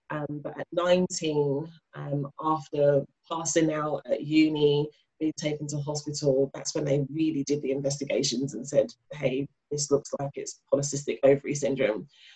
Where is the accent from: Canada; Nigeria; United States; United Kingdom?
Nigeria; I'm a Nigerian kid